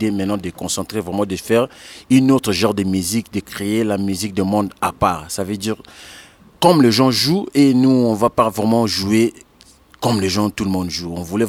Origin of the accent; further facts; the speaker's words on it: Kinshasa, DR Congo; On vient de Kinshasa, Congo. Et on est 6.